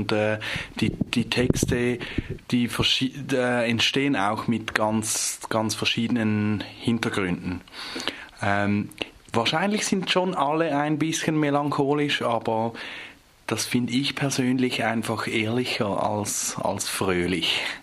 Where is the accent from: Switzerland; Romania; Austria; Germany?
Switzerland; Winterthur, Zurich; Wir sind aus Winterthur. Das ist die sechstgrößte und grünste Stadt der Schweiz. In der Nähe von Zürich ist das.